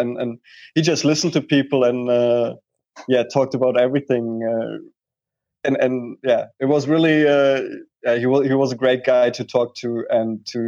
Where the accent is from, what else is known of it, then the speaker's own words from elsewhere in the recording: Germany; English is a second language; I'm originally from Germany. So I grew up under prohibition